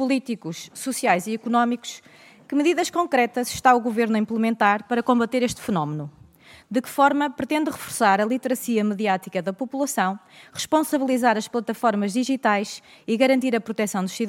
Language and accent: Portuguese; Amarante, Norte, Portugal; Não só os adolescentes da minha terra, de Amarante, mas também os adolescentes de todo o país.